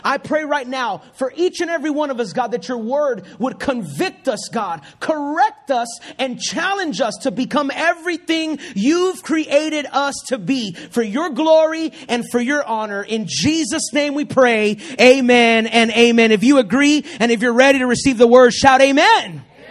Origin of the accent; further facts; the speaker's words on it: Puerto Rico; I grew up in Puerto Rico, so I may talk a little bit faster than what you might be used